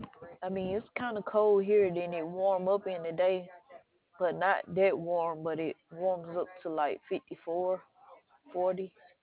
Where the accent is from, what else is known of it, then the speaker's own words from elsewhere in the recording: Alabama, United States; Oh, I'm from Alabama.